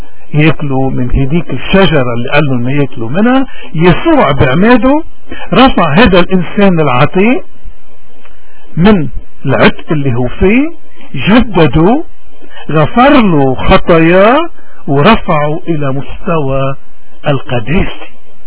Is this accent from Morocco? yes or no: no; Lebanon; نحن اليوم كلبنانية، إذا نحن لأي مذهب انتمينا